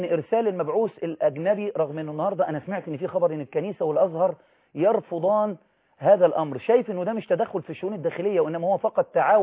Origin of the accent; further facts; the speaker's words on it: Egypt; وانا مصري مسلم عايش في مصر